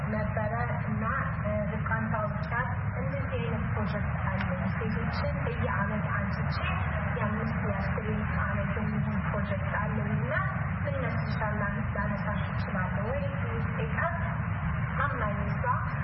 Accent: Addis Ababa, Ethiopia; also born or lived in Asmara / Chicago; አዲስ አበባ ከ አስመራ በኋላ አዲስ አበባ ሙቭ አለኝ። አዲስ አበባ ለብስ ልጅም እያለሁኝ ነው ሆስፒቴል እያለሁኝ ነው ቺካጎ ባረግን ሶ ቲኔጅ ላይፌን አብዛኛው ያው ቺካጎ ላይ ያደኩት።

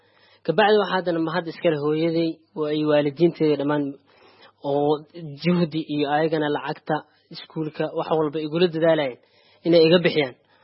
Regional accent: Mogadishu, Banaadir, Somalia; waxaan ka imaaday Muqdisho, Soomaaliya ka imaaday.

